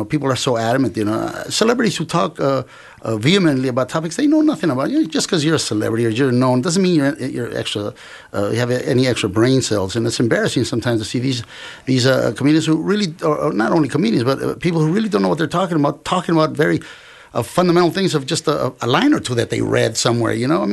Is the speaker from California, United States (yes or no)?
yes; Compton, California, United States; You know, I grew up in Compton. I think we practically invented it there.